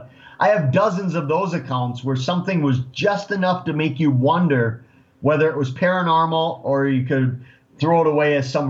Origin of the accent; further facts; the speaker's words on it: Eau Claire, Wisconsin, United States; It's not too far from my hometown of Eau Claire, Wisconsin.